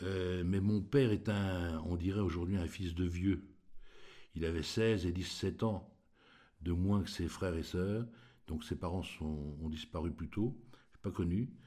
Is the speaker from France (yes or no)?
yes; Rissay, France; born there; Je suis né au Rissay, le 12 février 45, tout près d'ici. Et je suis un riston un peu chauvin.